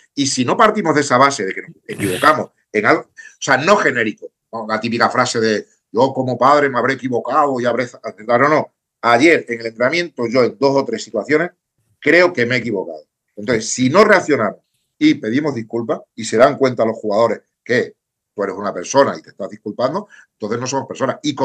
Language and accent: Spanish; Extremadura, Spain; O sea, yo soy un tío de Extremadura que, bueno, con mi equipo pues trabajamos lo mejor posible